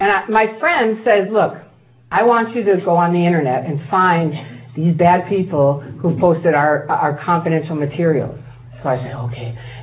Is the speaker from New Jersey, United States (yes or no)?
no; Chicago, Illinois, United States; I grew up in Chicago, and I was around some of the mafia.